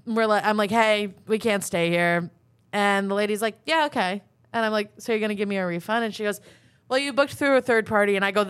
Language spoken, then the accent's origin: English; New York, United States; accent: Long Island; And my accent gets more and more Long Island.